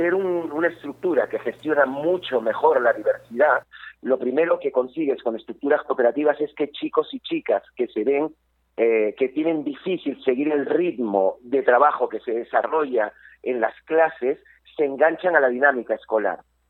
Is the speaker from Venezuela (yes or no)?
no; Lima, Peru; moved away; also born or lived in Spain; yo me fui de Perú a principios de los 90 y he hecho toda mi carrera profesional en España. Y claro, yo la referencia que tenía en la escuela peruana es la que yo viví aquí en Lima, en toda mi infancia y mi adolescencia